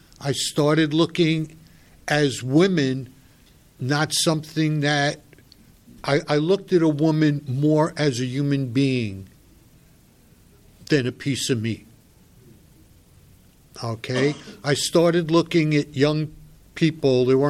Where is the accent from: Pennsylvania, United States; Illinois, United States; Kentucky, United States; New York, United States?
New York, United States; Bronx; I'm from the Bronx. I got clean in the Bronx and Westchester.